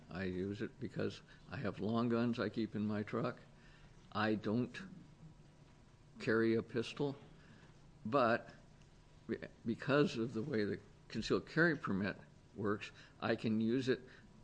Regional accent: United States; Thank you for letting me testify. I'm from Polk County.

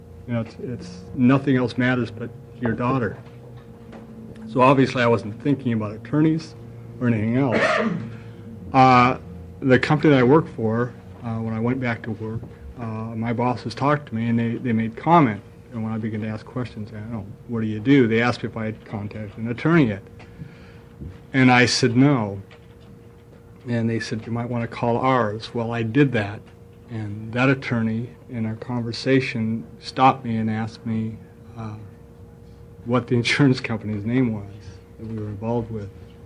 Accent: Bend, Oregon, United States; I'm from Bend, Oregon.

